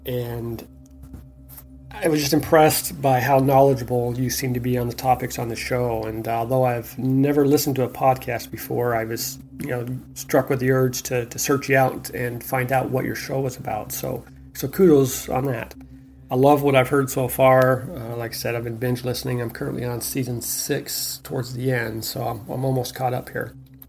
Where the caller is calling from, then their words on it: Ontario, California, United States; and I'm calling from Ontario, California.